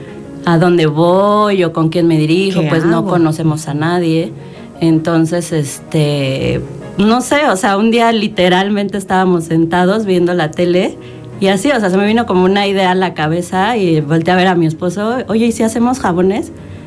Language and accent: Spanish; Mexico City, Mexico; now in Xochitepec, Mexico; No, venimos de Ciudad de México.